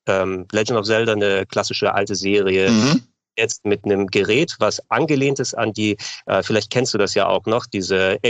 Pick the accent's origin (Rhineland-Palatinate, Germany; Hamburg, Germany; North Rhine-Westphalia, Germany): Hamburg, Germany; born there; obwohl ich griechischer Herkunft bin, gebürtig in Hamburg natürlich mit griechischen Eltern.